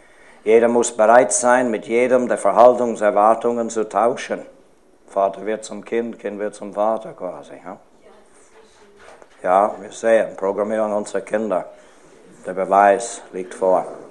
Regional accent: Switzerland; ein Lehrerbegleitheft, das bei uns in der Schweiz gebraucht wird

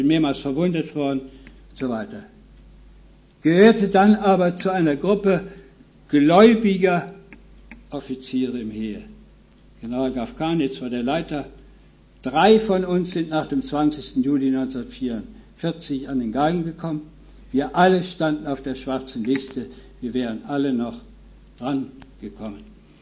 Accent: North Rhine-Westphalia, Germany; Und das ist das Oberbergische, dort wo ich herkomme.

